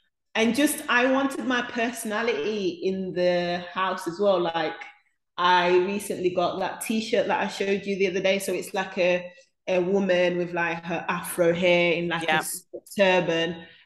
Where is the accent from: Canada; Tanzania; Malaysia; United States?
Tanzania; Zanzibar; because I remember like growing up in Zanzibar, and I remember my grandma like doing the garden.